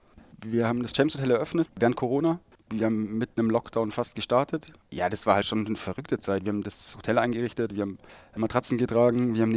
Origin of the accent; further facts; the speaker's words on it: Bavaria, Germany; Ich komme aus dem Chiemgau